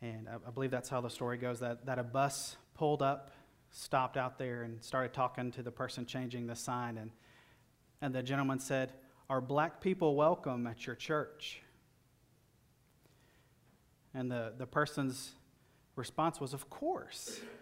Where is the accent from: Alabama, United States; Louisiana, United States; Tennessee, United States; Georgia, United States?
Alabama, United States; These events actually happened in my home state of Alabama.